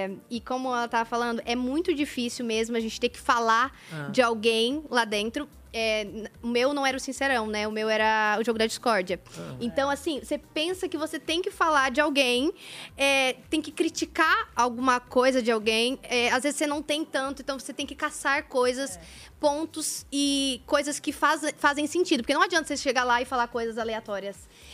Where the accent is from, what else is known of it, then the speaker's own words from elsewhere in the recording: São Paulo, Brazil; Porque ela é do Rio e eu sou de São Paulo.